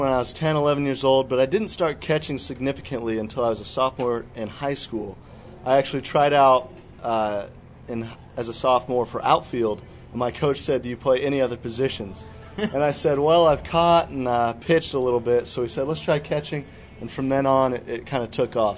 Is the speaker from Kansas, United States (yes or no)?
yes; Wichita, Kansas, United States; I was actually born and raised in Wichita, Kansas.